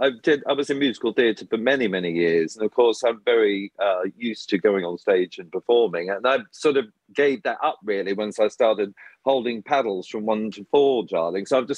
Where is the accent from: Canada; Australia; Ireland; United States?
Australia; me growing up in Australia